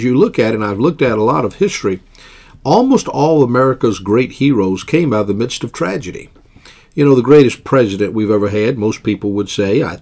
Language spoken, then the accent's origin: English; Virginia, United States; You know, I'm from the South, and I came from Virginia. And I can guarantee you, when I was being raised as a boy, and that was a long time after the Civil War